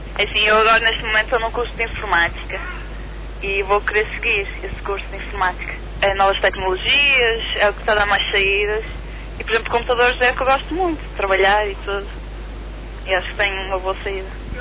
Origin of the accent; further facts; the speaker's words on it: Brazil; now in Portugal; vim do Brasil, estou cá há 7 anos.